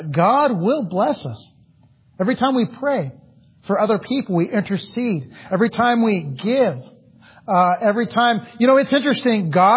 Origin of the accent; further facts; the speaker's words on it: Napa, California, United States; Now I'm not a cowboy. I'm from Napa, California.